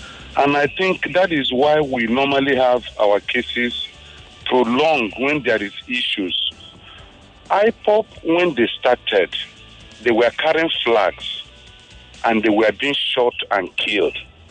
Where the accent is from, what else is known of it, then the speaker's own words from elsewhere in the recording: Nigeria; I called him, I said, come, I'm a Nigerian citizen. This is my passport.